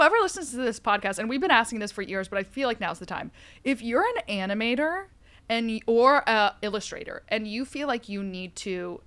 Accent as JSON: {"language": "English", "region": "New Jersey", "country": "United States", "said": "I'm from the Jersey Shore. It's a big part of all our culture."}